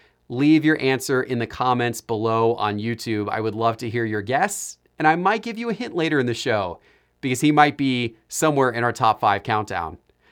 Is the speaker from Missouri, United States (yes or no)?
no; Sarasota, Florida, United States; They are my quasi-hometown team. I grew up by there in Sarasota.